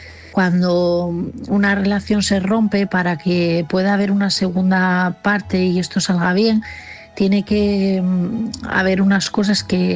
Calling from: Asturias, Spain; de Asturias

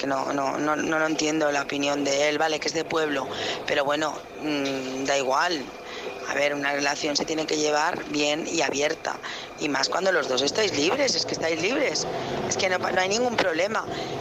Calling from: Barcelona, Catalonia, Spain; llamo de Barcelona.

